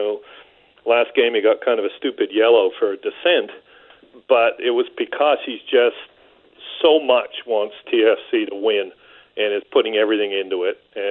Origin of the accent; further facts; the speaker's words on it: England, United Kingdom; I grew up in England.